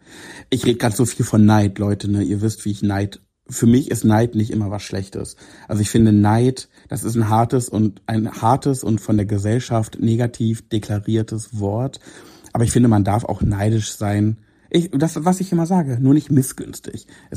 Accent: Braunschweig, Lower Saxony, Germany; bei uns in Braunschweig war es immer das Jolly Joker, jetzt ist es die Eule, wo so die Teenies abhotten.

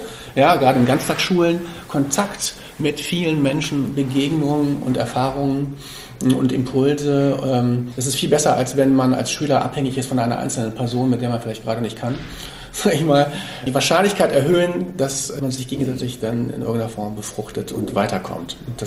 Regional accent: Hamburg, Germany; also ich bin ja aus Hamburg

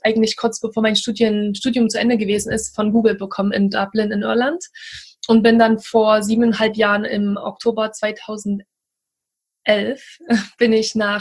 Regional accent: Naumburg, Saxony-Anhalt, Germany; moved away as an adult; also ich bin natürlich in Naumburg aufgewachsen, in einer kleinen Stadt in Sachsen-Anhalt mit dir zusammen und unserer Familie zusammen, und bin dann mit 18 oder 19, ich weiß gar nicht mehr ganz genau, bin ich das erste Mal nach England gegangen

